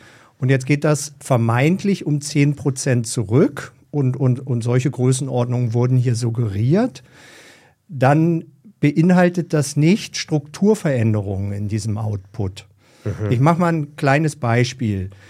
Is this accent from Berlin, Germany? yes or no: yes; Berlin, Germany; Freue mich sehr, hier zu sein in Berlin. Ich komme ja aus Berlin